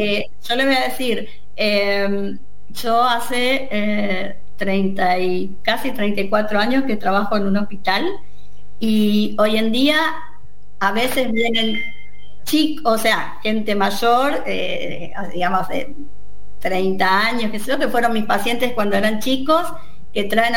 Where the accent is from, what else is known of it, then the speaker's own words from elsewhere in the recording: Corrientes, Argentina; moved away as an adult; now in Buenos Aires, Argentina; Yo soy correntina y vine a vivir a Buenos Aires cuando me recibí de médica para hacer la especialidad.